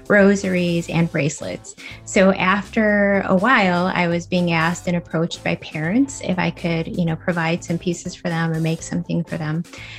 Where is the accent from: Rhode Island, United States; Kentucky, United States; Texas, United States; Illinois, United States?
Illinois, United States; West Chicago; I'm from West Chicago, Illinois.